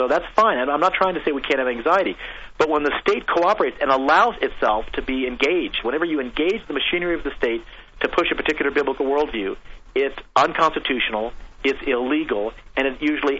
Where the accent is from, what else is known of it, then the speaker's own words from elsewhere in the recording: United States; the most important thing to me is that I'm an American, because that's what this country is all about.